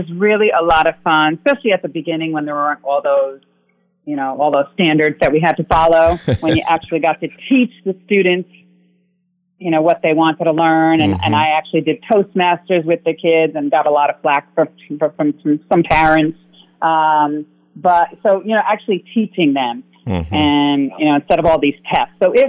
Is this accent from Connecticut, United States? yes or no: yes; Stamford, Connecticut, United States; also born or lived in Weston; Yeah, I was there a long time. Yeah. I was born and raised in Stamford.